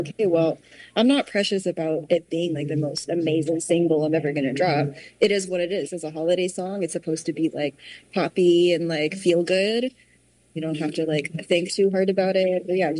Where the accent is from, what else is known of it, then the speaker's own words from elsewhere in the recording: Taiwan; English is a second language; So I grew up in Taiwan, so I'm fluent in Mandarin and Taiwanese, or Hokkien.